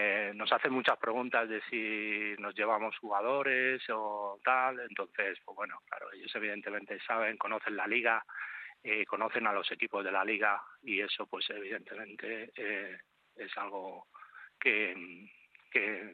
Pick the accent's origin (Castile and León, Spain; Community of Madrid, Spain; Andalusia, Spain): Community of Madrid, Spain; Madrid; Soy de origen sirio, nací en Madrid, y me crié allí, pero bueno, siempre he tenido ese vínculo con Siria